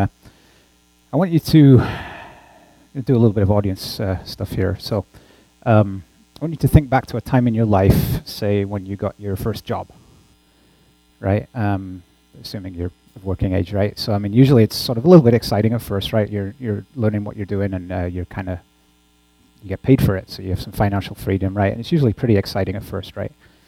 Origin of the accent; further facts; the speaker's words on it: Yorkshire and the Humber, United Kingdom; moved away as an adult; also born or lived in Newcastle; I grew up in Yorkshire, which is also a fairly thick accent. Then I went up to Newcastle, where it's even worse.